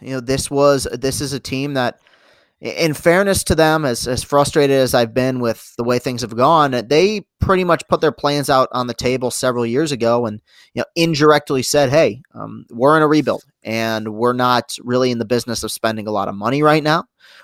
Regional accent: Michigan, United States; Lansing, Michigan, capital city of my home state, Michigan.

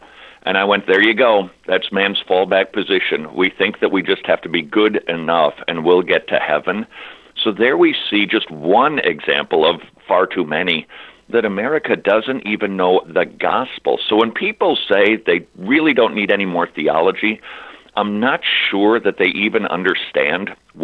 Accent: Minnesota, United States; You mentioned the Midwest. I come from Minnesota, the land of 10,000 Lutheran churches, and that's just in Minneapolis.

